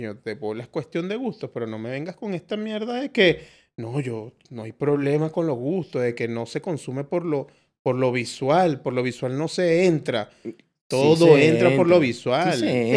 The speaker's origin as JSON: {"language": "Spanish", "country": "Venezuela", "said": "te puedo regalar una arepa porque soy venezolano"}